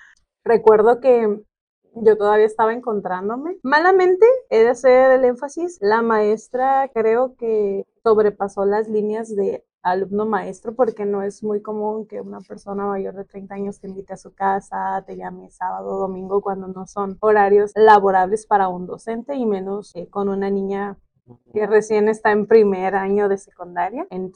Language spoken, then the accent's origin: Spanish; Tijuana, Baja California, Mexico; born there; Actualmente tengo 31 años, soy nacida en Tijuana y radico aquí en Tijuana.